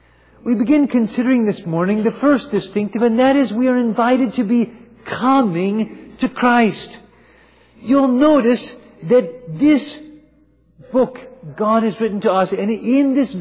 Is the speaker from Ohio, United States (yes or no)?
no; Virginia, United States; Although I grew up in Virginia, I'd never any personal experience with grits until I moved away to university.